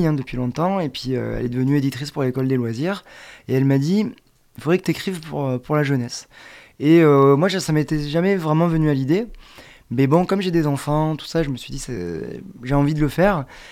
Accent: Aix-en-Provence, Provence-Alpes-Côte d'Azur, France; même si vous l'entendez peut-être un petit peu à ma manière de parler, mon accent. Je suis originaire d'Aix-en-Provence.

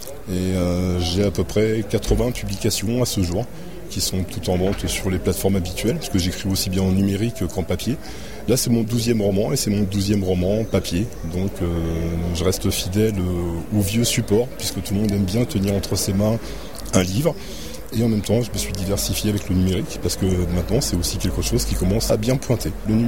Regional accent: Paris, Île-de-France, France; born there; now in Château-Arnoux, France; Je suis né à Paris, études à Paris, et après une vie aventureuse. J'ai parcouru beaucoup de pays, beaucoup de continents, et j'ai fini par me poser, enfin, un jour. Et puis, dernièrement, il y a 3 ans maintenant, à Château-Arnoux.

